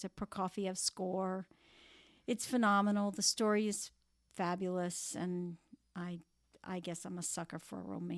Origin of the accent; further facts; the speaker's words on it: Palm Beach, Florida, United States; Because this is my hometown.